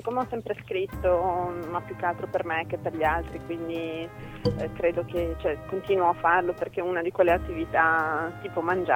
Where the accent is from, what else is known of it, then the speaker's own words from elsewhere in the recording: Bosnia & Herzegovina; Italian is a second language; perché allora io da bosniaca non mi posso arrabbiare.